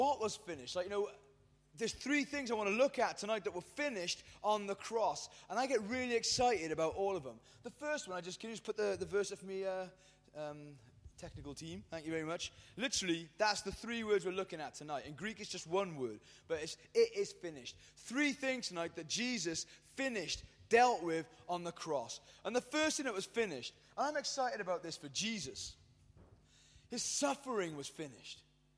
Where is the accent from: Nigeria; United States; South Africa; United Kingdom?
United Kingdom; Wales; being a Valleys boy and being a Welshman